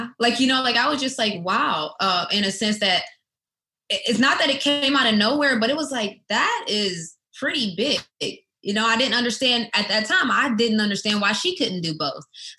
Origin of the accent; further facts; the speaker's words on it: West Virginia, United States; being in predominantly white schools when I grew up in West Virginia, I have a lot of things that cultured me.